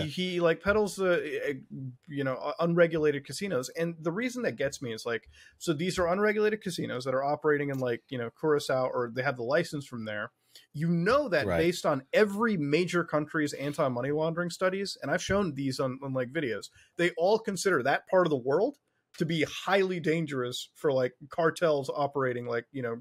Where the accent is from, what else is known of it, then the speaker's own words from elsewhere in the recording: Canada; I'm a Canadian like streamer content creator.